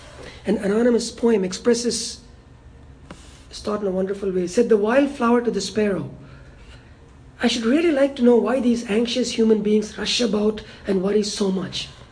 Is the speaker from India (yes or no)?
yes; India; I remember growing up in India